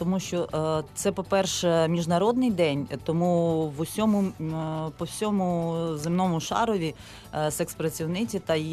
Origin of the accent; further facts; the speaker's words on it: Kropyvnytskyi, Kirovohrad Oblast, Ukraine; я сама з Кропивницького, колишнього Кіровограду